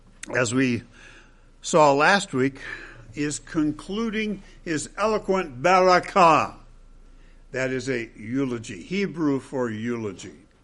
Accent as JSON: {"language": "English", "town": "Grand Rapids", "region": "Michigan", "country": "United States", "tie": "born or raised there", "said": "As a 9-year-old boy growing up in Grand Rapids, Michigan, in 1958, I spent my summer days playing baseball with my two best friends."}